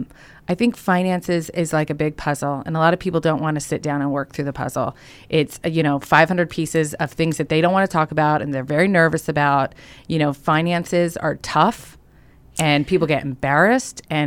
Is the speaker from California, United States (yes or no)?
yes; Ventura, California, United States; also born or lived in San Diego; But as for me, I was born and raised in Ventura, lived here my whole life, moved to San Diego for a little bit of time.